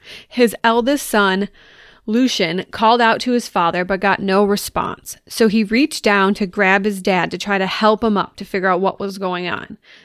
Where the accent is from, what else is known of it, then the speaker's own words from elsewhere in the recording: Hawaii, United States; also born or lived in Florida; as you know, growing up in Hawaii and me living in Florida at some point